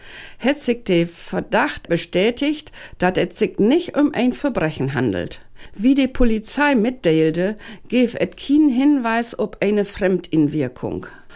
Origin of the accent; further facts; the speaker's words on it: Lower Saxony, Germany; now in Osnabrück, Germany; ich komme aus dem Oldenburger Münsterland, bin aber seit ganz vielen Jahren in Osnabrück zu Hus.